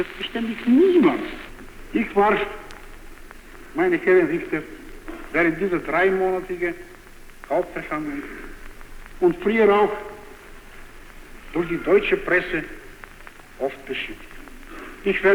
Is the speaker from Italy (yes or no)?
no; Bulgaria; German is a second language; durch meine Person als bulgarischer Angeklagter auf diese Anklagebank gewisse Zeitungen mein eigenes Volk angegriffen hat